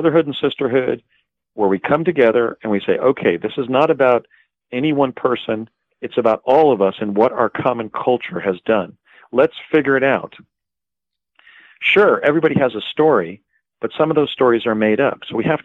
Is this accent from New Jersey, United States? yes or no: yes; Morris Plains, New Jersey, United States; from Morris Plains, New Jersey, you know?